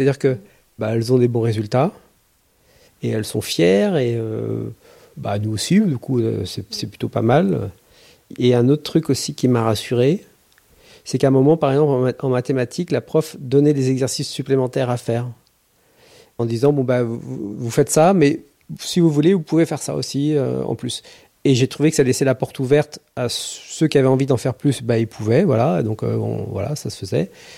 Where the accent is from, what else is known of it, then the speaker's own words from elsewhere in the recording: Tremblay-en-France, Île-de-France, France; J'ai grandi dans une ville qui s'appelle Tremblay en France, en Seine-Saint-Denis.